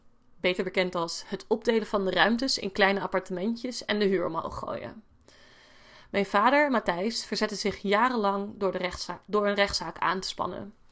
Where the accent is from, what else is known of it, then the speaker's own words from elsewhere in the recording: Amsterdam, North Holland, Netherlands; Als kindje ben ik opgegroeid in het Blauwlakenblok, midden op de Wallen in de jaren 80 en 90.